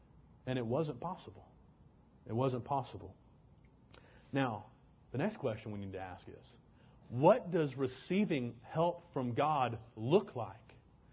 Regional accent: Alabama, United States; and I grew up in Alabama, and so I love country music.

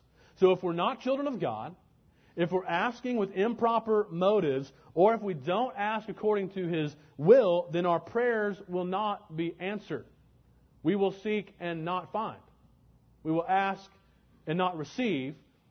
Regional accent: Alabama, United States; and I grew up in Alabama, and so I love country music.

